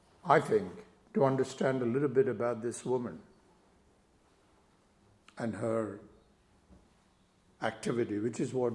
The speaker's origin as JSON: {"language": "English", "country": "India", "tie": "born or raised there", "said": "I remember growing up in India"}